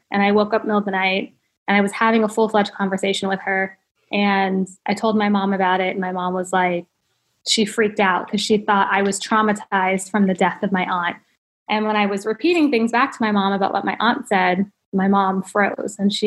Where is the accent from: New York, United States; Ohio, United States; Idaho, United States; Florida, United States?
Ohio, United States; now in California, United States; So I'm very proud that I'm from Ohio.